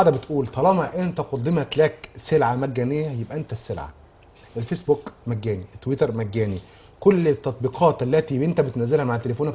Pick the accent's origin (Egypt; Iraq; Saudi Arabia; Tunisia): Egypt; انا مصري لكن محب للجزائري، محب للسعودي